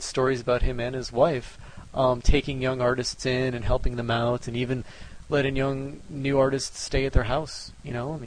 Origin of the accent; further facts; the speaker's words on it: Wisconsin, United States; Yeah, well, I mean, my heritage is French, but personally I'm American. I'm from Wisconsin.